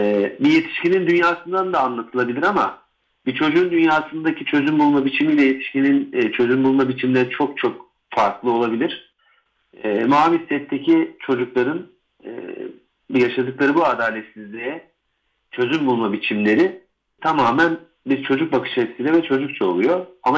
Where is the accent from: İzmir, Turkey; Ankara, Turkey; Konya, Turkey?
Konya, Turkey; Akşehir; Benim memleketim aynı zamanda Akşehir.